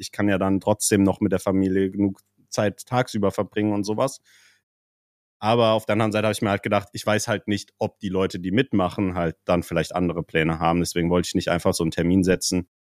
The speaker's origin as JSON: {"language": "German", "town": "Frankfurt", "region": "Hesse", "country": "Germany", "said": "ja, ich bin auch Frankfurter"}